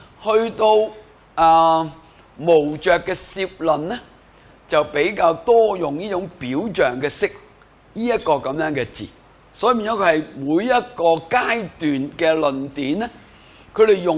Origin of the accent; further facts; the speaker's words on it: China; 你看到在印度人里面，在那个认知来到讲呢，跟我们中国人的表达呢，可能会有少少不同。